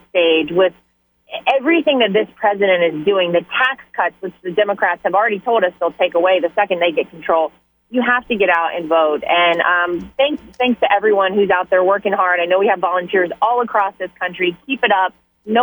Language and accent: English; North Carolina, United States; now in New York, United States; I grew up in and was born and raised in North Carolina. And after I moved to New York and Eric and I started dating